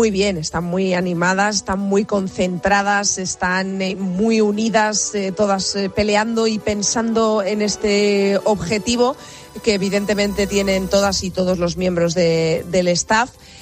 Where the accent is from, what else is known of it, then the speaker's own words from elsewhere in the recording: Spain; como españoles que somos, queremos que gane España